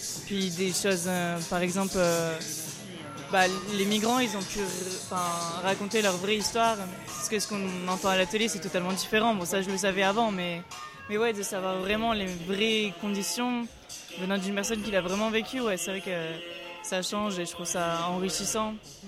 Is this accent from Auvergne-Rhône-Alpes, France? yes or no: yes; Valence, Auvergne-Rhône-Alpes, France; je viens de Valence, près de Lyon, de France.